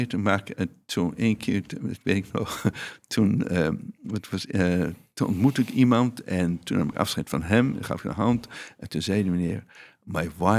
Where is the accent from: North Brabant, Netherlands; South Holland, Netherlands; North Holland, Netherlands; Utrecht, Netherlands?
Utrecht, Netherlands; Veenendaal; Ik ben namelijk opgegroeid in Veenendaal. En in Veenendaal was ik, toen ik op een lagere school zat, het enige Joodse jongetje in Veenendaal.